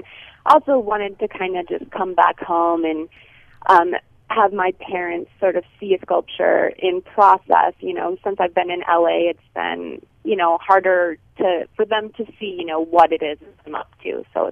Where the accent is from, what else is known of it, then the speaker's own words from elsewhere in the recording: Rapid City, South Dakota, United States; Well, I mean, I grew up in Rapid City, and so, I mean, I've made sculptures in other parts of the country, but I never had the opportunity to, you know, come back to where, you know, my roots are from